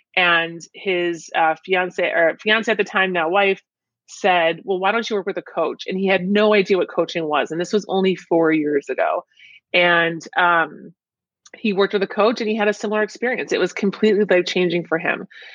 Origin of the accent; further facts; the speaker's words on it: Midwest, United States; And it was because I'm from the Midwest. So I kind of grew up with this, you know, Midwest work hard mindset